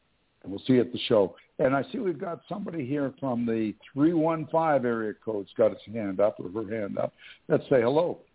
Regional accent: Canada; And as soon as I said I was from Canada and I said, we have trucks, she said, give me your card.

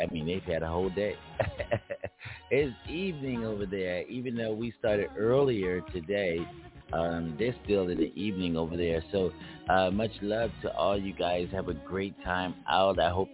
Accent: Philadelphia, Pennsylvania, United States; And he lives in Philadelphia, my hometown.

